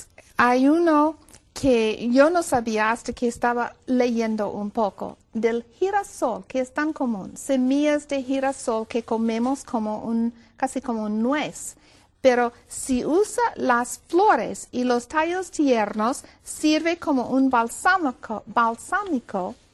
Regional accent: Massachusetts, United States; now in Wildwood, United States; Yo vengo originalmente de Massachusetts, en Estados Unidos. Pero por muchos años mi hogar ha estado en Wildwood, Georgia.

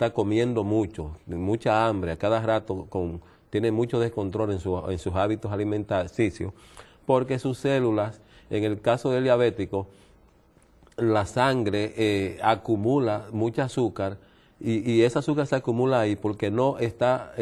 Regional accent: Dominican Republic; now in New York, United States; estuve unos 11 años en mi país hace poco y apenas hará unos 6 meses. Regresé a Estados Unidos y estoy radicado actualmente en la ciudad de Nueva York

